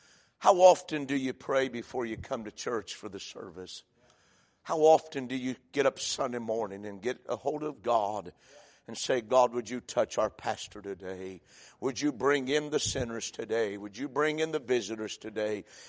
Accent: Ohio, United States; I was about 14. And I was raised in Ohio.

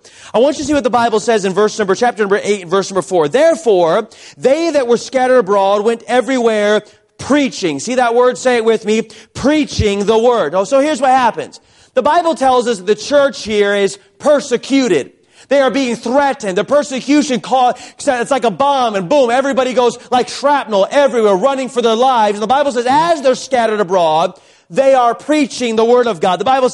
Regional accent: Tucson, Arizona, United States; I grew up in Tucson, Arizona. And I joke with people across the country.

